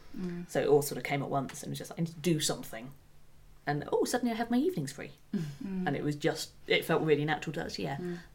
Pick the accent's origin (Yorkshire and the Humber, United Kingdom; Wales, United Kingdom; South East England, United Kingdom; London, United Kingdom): South East England, United Kingdom; Gillingham; I'd had what we could get in, you know, growing up in Gillingham